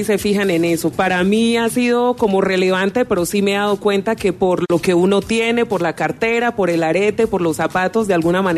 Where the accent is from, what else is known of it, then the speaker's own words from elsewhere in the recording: Bogotá, Bogotá Capital District, Colombia; Yo crecí aquí en Bogotá.